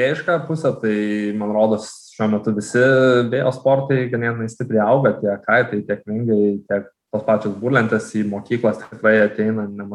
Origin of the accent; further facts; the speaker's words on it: Kaunas, Kaunas County, Lithuania; aš pats esu iš Kauno, esu kaunietis, gimęs, užaugęs ir dabar nemažai laiko praleidžiu.